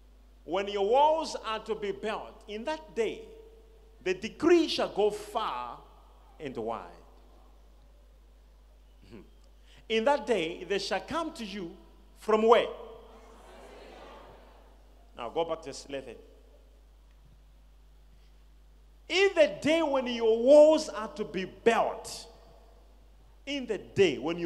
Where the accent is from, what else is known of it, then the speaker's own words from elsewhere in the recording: Mzuzu, Northern Region, Malawi; I am from Malawi.